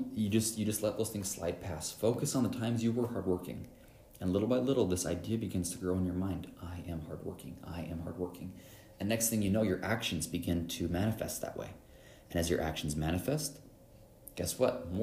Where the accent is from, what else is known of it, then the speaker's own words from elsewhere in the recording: Idaho, United States; especially being an American boy raised in Idaho.